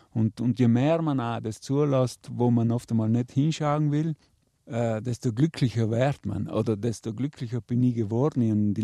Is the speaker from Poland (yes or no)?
no; Trentino-Alto Adige, Italy; ich bin ein Südtiroler und ich bin gern da.